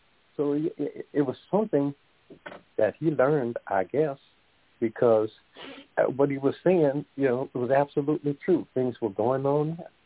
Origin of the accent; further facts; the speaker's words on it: New Orleans, Louisiana, United States; Like I said before, growing up in New Orleans, I never seen a tornado until like last year sometime, I think it was.